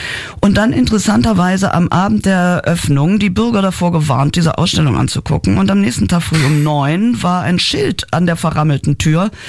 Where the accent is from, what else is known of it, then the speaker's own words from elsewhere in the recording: Halberstadt, Saxony-Anhalt, Germany; Halberstadt ist der Ort, wo ich aufgewachsen bin